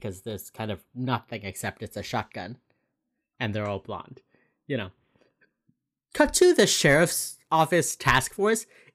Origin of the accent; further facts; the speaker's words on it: Florida, United States; And I am from Miami-Dade County, which just that county has like 5 million people living in it.